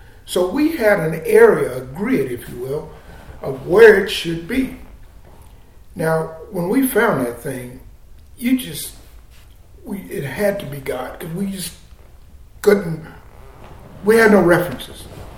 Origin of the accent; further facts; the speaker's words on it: Fort Worth, Texas, United States; now in Denton, United States; Fort Worth, Texas.